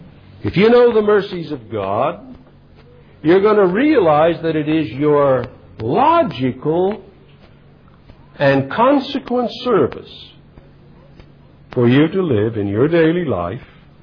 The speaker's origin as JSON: {"language": "English", "country": "United States", "said": "walking through a city in the state of Georgia in my home country where they sold slaves."}